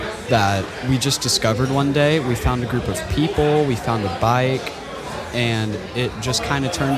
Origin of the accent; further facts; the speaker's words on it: Fort Worth, Texas, United States; I am from Fort Worth, Texas.